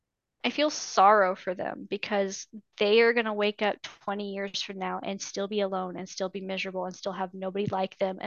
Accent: the South, United States; I'm from the South. We just take care of people.

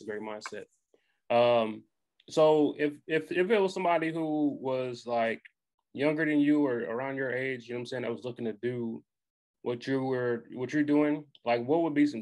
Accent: Michigan, United States; now in Texas, United States; Growing up in Michigan, living in Texas, you know what I'm saying?

